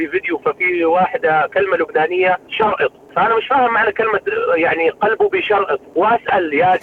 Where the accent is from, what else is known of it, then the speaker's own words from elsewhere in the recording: Sudan; طبعا تبلش عندنا في السودان يعني تخلي الشيء او تتركه في الشام